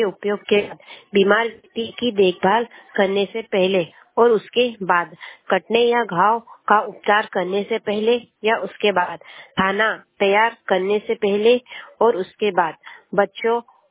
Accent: Chandpur, India; मैं ग्राम चांदपुर से हूँ

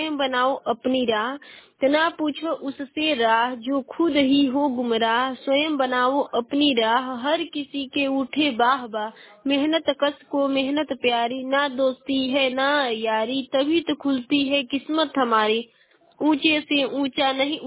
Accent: Ballia, Uttar Pradesh, India; और मैं बलिया जिले की निवासी हूँ।

